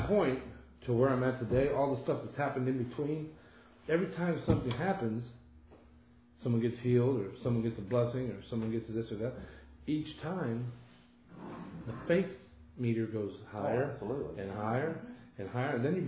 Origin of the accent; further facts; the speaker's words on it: Cleveland, Ohio, United States; the kitchen of the house that I grew up in Cleveland